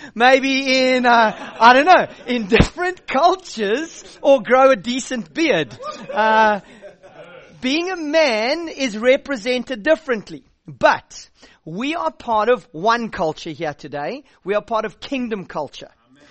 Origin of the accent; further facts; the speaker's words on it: South Africa; So you might know from my accent that I don't come from Scotland or Holland. I come from South Africa, which means I'm an African.